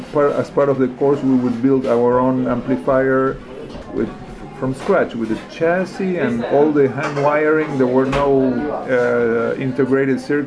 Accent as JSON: {"language": "English", "region": "Buenos Aires", "country": "Argentina", "said": "I'm from Buenos Aires, Argentina."}